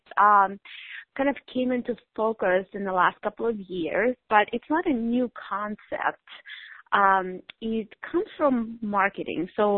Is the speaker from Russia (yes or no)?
yes; Russia; now in United States; I grew up in, not in the United States of America. I grew up in Russia, so it was kind of a big deal.